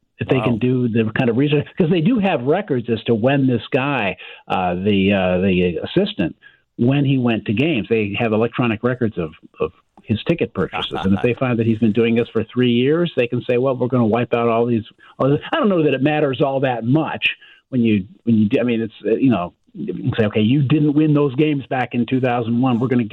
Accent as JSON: {"language": "English", "town": "Ann Arbor", "region": "Michigan", "country": "United States", "tie": "born or raised there", "said": "And I grew up in Ann Arbor, and it is the one team that makes me scream at the TV."}